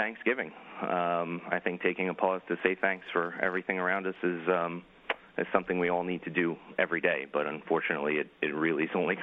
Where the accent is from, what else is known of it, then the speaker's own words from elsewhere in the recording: New Jersey, United States; I grew up in New Jersey, and after 9/11